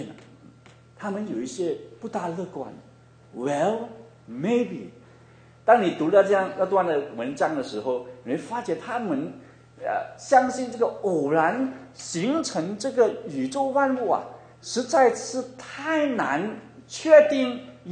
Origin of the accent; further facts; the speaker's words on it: China; 因为我们中国人有一句话